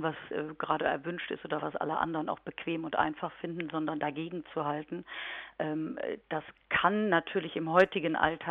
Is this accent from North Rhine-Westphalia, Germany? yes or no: yes; Kempen, North Rhine-Westphalia, Germany; ich komme ja aus Kempen hier am Niederrhein